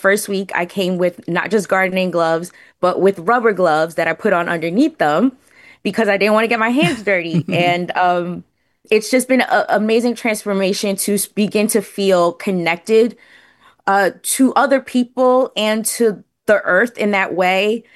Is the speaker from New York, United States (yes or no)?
yes; Brooklyn, New York, United States; born or raised there